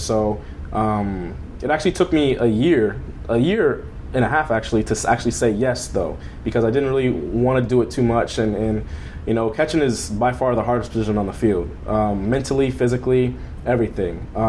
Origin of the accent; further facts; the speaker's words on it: Long Beach, California, United States; now in Corona, United States; I grew up in Long Beach, and now I live in Corona, California, so it's Riverside County, but I know Long Beach is more known, and that's where I was born, so.